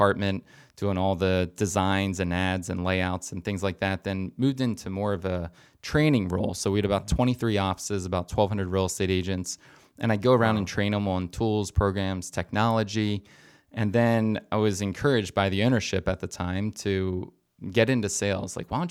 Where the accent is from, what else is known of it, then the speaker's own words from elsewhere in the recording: Lititz, Pennsylvania, United States; I grew up in Lititz and played a lot of sports throughout high school